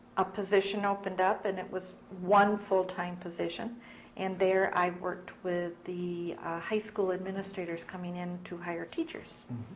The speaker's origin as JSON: {"language": "English", "town": "Gaylord", "region": "Michigan", "country": "United States", "tie": "born or raised there", "also_born_or_lived": "Lansing", "said": "I was born in Lansing, Michigan, raised in Gaylord, Michigan, moved back and finished high school at Eastern High School."}